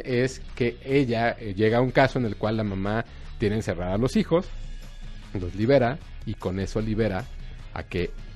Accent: Mexico; Es una leyenda que nosotros como mexicanos conocemos muy bien.

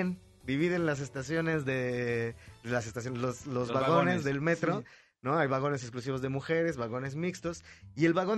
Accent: Iztapalapa, Mexico City, Mexico; Fíjate que yo soy de Iztapalapa.

